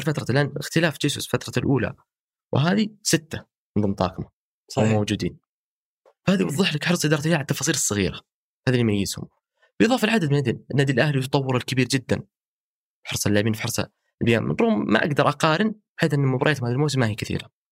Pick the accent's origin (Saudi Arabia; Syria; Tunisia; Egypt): Saudi Arabia; عندنا في السعودية